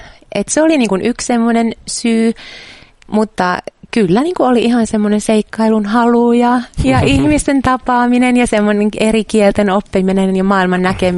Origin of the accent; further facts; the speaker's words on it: Savonlinna, South Savo, Finland; mun kotikaupunki on Savonlinna, eli suurin piirtein sen kokoinen kaupunki asukasmäärältään.